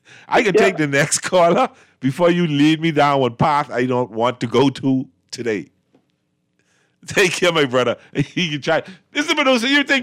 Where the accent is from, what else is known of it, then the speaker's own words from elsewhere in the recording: Chippingham, New Providence, Bahamas; And particularly in the area I grew up in Chippingham, when the tourists walk past, it was almost like an obligation to protect them in the sense that nobody touched them.